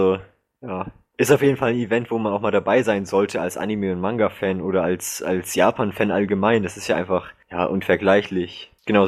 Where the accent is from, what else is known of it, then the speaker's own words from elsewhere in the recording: Schleswig-Holstein, Germany; Ja, bei mir als Schleswig-Holsteiner, da ist das natürlich ganz egal, ob ich jetzt nur nach Bonn fahre oder nach Kassel.